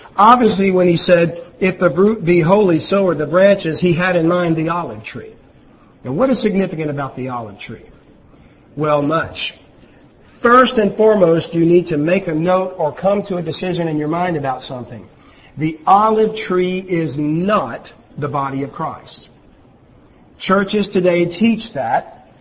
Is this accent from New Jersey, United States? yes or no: no; Louisiana, United States; And see, even I knew that, and I'm from Louisiana.